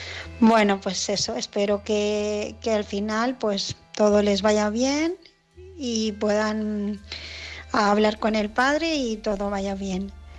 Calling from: Barcelona, Catalonia, Spain; de Barcelona

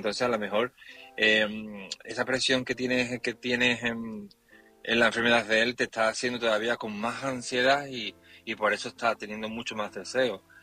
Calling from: Seville, Andalusia, Spain; Buenas noches … de Sevilla

